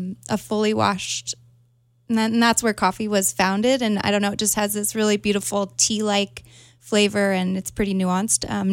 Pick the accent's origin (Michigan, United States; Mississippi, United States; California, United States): California, United States; Folsom; I am born and raised in California. I grew up in Folsom outside of Sacramento